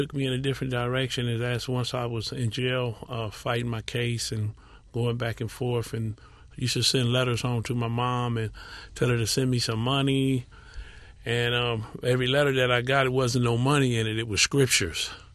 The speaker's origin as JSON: {"language": "English", "town": "Watts", "region": "California", "country": "United States", "tie": "born or raised there", "said": "I grew up in Watts. Came from a great home. Started out at San Miguel Catholic School."}